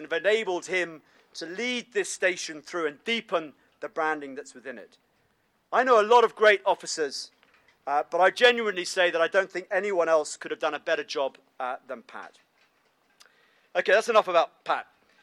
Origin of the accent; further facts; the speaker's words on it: United Kingdom; now in United States; Now, being British, and those of you who know us, we're not really given to overstating or giving too much pleasantries.